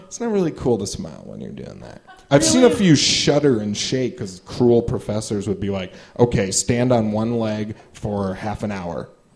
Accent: Hoffman Estates, Illinois, United States; also born or lived in Des Plaines / Chicago; I actually grew up on the mean streets of Hoffman Estates. Been there? It's rough.

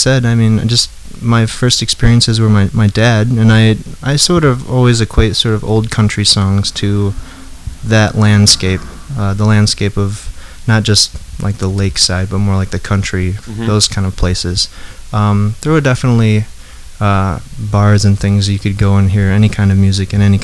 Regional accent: St. Joseph, Michigan, United States; I grew up in St. Joseph, Michigan.

